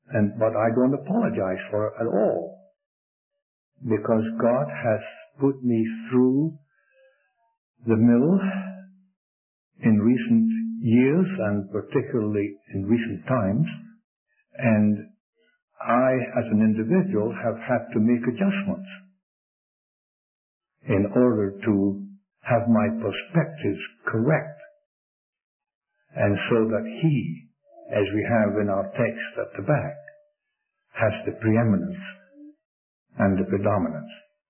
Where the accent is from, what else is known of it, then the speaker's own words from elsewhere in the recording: Scotland, United Kingdom; Being a Scot, I like to mention sometimes one of the sayings of our Scottish national poet